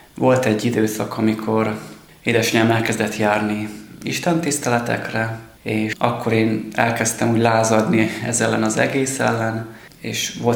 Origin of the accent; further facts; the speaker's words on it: Nyírtelek, Szabolcs-Szatmár-Bereg, Hungary; also born or lived in Nyíregyháza; Nyíregyházán születtem, és ezen a környéken nagyon sok ilyen tanya bokor van. Az egyik ilyen bokortanyán, halmos bokorban éltünk a családommal 4 éves koromig, és utána költöztünk be ide Nyírtelekre, és azóta itt élek.